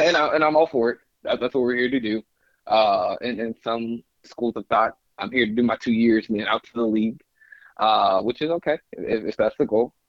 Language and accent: English; Broken Arrow, Oklahoma, United States; I'm from Tulsa, Broken Arrow, Oklahoma, Tulsa, Oklahoma.